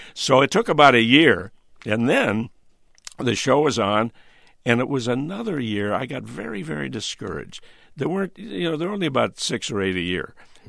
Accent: Buffalo, New York, United States; I think he had me on because I was from Buffalo.

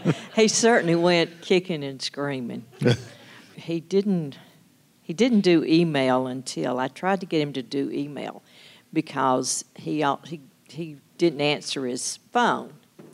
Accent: Alabama, United States; It was in Alabama. That's what he got for coming, you know, to my home state.

